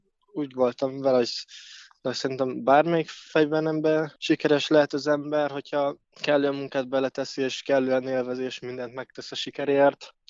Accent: Kunszentmiklós, Bács-Kiskun, Hungary; én vidéki vagyok, Kunszemiklósról származok

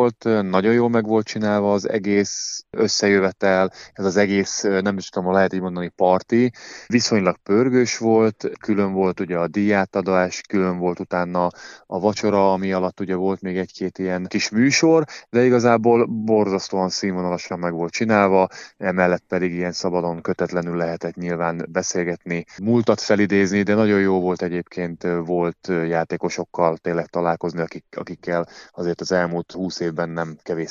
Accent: Hungary; hogy így negyedik magyarként beiktattak

